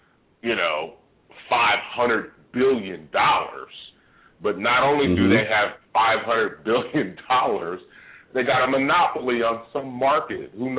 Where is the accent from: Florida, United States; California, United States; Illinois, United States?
California, United States; I'm from California, born and bred.